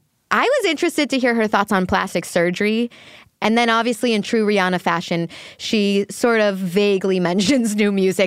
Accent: Chicago, Illinois, United States; Shameless? I watch because I'm from Chicago.

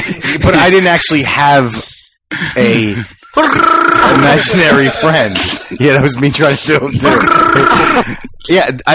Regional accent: Philadelphia, Pennsylvania, United States; Actually, where I grew up in Philly is very similar to that.

